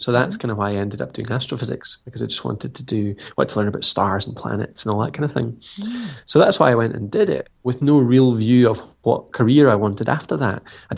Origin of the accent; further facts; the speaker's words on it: Scotland, United Kingdom; also born or lived in Edinburgh; I'm from Scotland, if you want the geographical where I'm from. And I live in Dundee just now, but then I went up to Edinburgh for university.